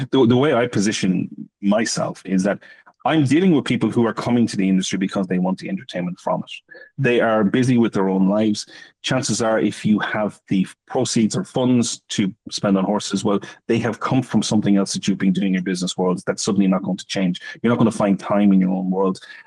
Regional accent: Ireland; We're actually both from Ireland.

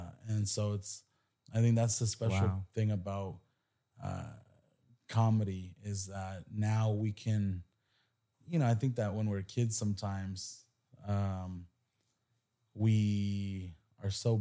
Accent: Hanford, California, United States; now in Los Angeles, United States; the skits that I do are really just everything as I saw, as I always saw through my eyes in my life growing up

